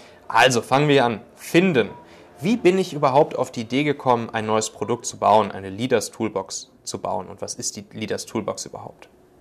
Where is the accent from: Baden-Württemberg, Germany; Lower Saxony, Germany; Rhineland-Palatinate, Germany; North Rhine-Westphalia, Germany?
North Rhine-Westphalia, Germany; Ich komme ja ursprünglich so aus der Kölner Gegend.